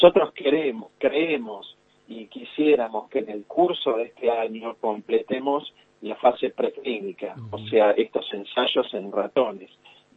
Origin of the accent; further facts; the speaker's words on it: La Plata, Buenos Aires Province, Argentina; Yo soy de La Plata y estudié acá, en la Facultad de Bioquímica, en la Facultad de Ciencias Exactas, sí.